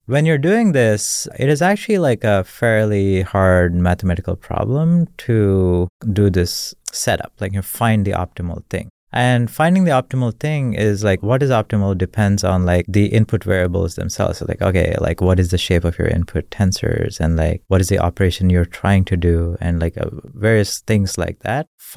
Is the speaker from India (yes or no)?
yes; India; Like I grew up in India. I didn't have internet for a while.